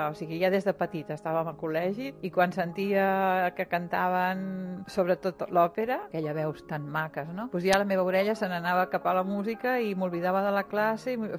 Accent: Barcelona, Catalonia, Spain; Jo sóc de Barcelona … tinc 62 anys, sóc música, pianista i musicoterapeuta.

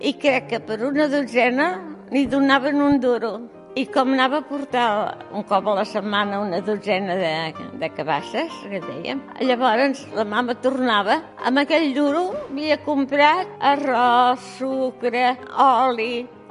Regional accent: Badalona, Catalonia, Spain; born there; He nascut a Badalona i tinc 90 anys. Ara estic a Can Roqui Pi. Fa 10 anys ja.

